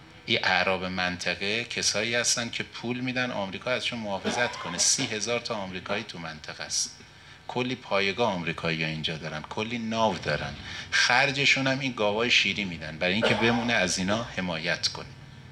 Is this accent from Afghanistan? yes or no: no; Iran; واقعا به عنوان یک ایرانی وضعیت ما وضعیتی است که غرور ملی ما جریحه دار شده